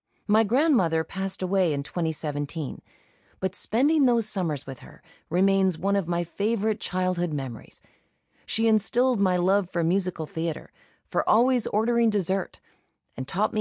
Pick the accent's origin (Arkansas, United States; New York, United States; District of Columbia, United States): Arkansas, United States; I got an intimate look at my home state from the passenger side window. We explored all sorts of back roads, the foothills of the Ozark Mountains, and tried to find small towns with the best names, my personal favorite being Possum Grape.